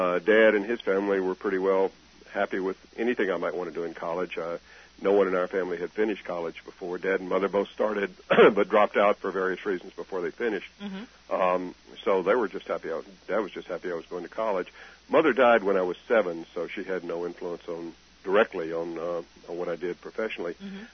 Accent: Lake Village, Arkansas, United States; I grew up in Lake Village, Arkansas, which is a lake, a town on a lake.

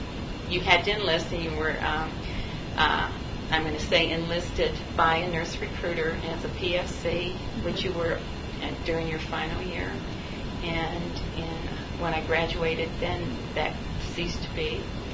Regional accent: Bradford, Pennsylvania, United States; also born or lived in Valley Stream; I was born in Valley Stream, New York, and my parents moved there when I was a year old to Bradford, Pennsylvania.

